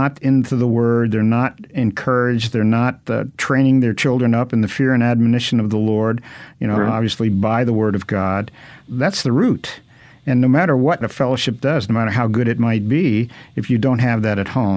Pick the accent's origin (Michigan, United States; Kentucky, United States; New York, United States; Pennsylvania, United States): New York, United States; Brooklyn; born there; now in Los Angeles, United States; I've lived in Los Angeles, the Los Angeles area. I was born in Brooklyn.